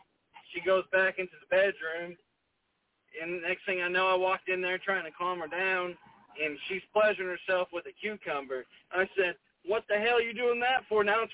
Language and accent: English; Livermore, Kentucky, United States; I'm from Livermore, Kentucky.